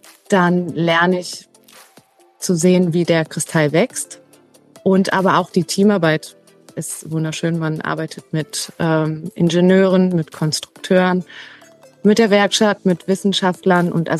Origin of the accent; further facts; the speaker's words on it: Berlin, Germany; Ich komme aus Berlin.